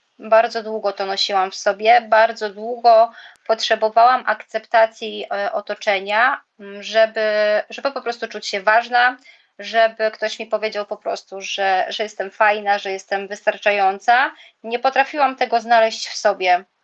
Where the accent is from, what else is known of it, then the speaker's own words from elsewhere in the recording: Gliwice, Silesian Voivodeship, Poland; jestem osobą uzależnioną, pochodzę ze Śląska, z miejscowości Gliwice. Obecnie jestem na etapie przeprowadzki do Holandii, także te Gliwice są tylko tymczasowe.